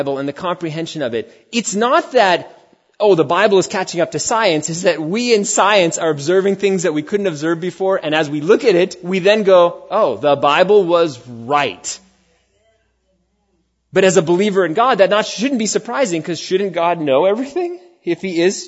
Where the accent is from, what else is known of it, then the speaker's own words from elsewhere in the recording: Queens, New York, United States; born there; moved away as an adult; also born or lived in Arizona; So I was born in Queens, New York. You can't see the stars in Queens, New York.